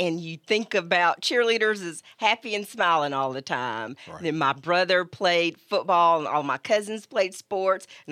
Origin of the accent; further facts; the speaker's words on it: Kennedy, Alabama, United States; I'm from Kennedy, Alabama. It's a little small town in West Alabama, kind of close to Tuscaloosa and Columbus, Mississippi.